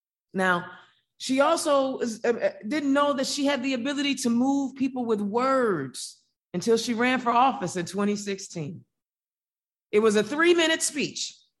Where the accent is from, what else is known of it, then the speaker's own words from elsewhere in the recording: Indiana, United States; Growing up in Indiana, there weren't a lot of Black folks on television